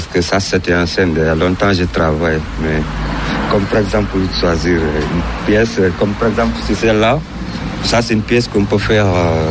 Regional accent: Senegal; now in Lyon, France; moi, je suis Sénégalais et qui vient en France depuis le 28 mars 2016, directement ici à Lyon.

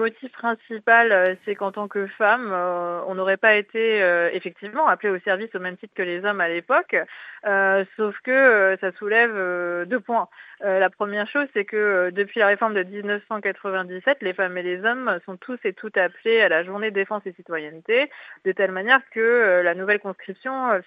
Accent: Villefranche-sur-Saône, Auvergne-Rhône-Alpes, France; J'ai grandi à Villefranche-sur-Saône et alentour.

